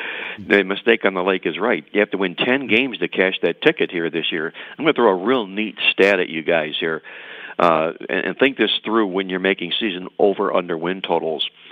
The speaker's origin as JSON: {"language": "English", "town": "Cleveland", "region": "Ohio", "country": "United States", "said": "I'm from Cleveland. Why not?"}